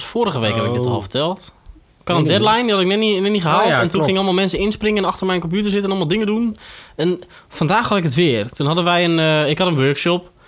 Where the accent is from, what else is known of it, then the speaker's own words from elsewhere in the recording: Alblasserdam, South Holland, Netherlands; born there; Mijn geboorteplaats is een Alblasserdam, maar dat is ook niet, niet zo gaaf.